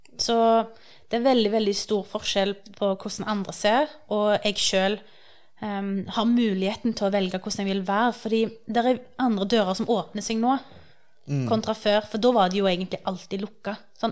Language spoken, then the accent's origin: Norwegian; Stavanger, Rogaland, Norway; jeg er jo født og oppvokst her i Norge, og fra Stavanger, jeg er ikke vant med å ha muslimer rundt meg i samme grad som her.